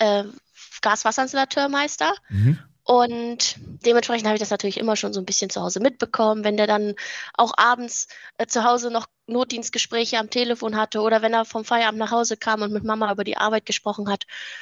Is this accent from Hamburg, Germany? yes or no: no; Lower Saxony, Germany; ich bin 26 Jahre alt, komme aus dem schönen Niedersachsen.